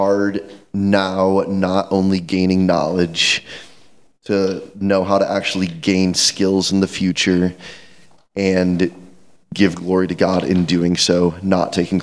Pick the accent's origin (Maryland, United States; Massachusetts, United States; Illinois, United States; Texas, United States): Illinois, United States; So when I grew up living in Illinois on the Iowa border, and so I worked in Iowa for my first job.